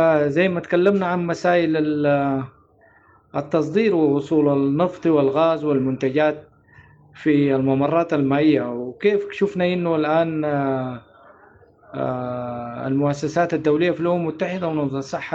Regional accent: Sudan

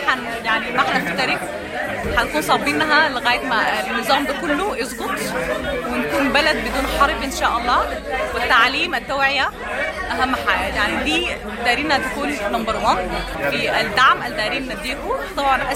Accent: Sudan; now in Netherlands; لما الناس تقول لهم أنا جاي من السودان

